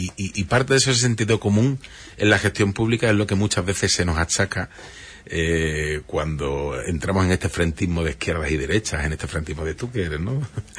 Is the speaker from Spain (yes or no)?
yes; Huelva, Andalusia, Spain; yo como soy de Huelva voy a pedir, no.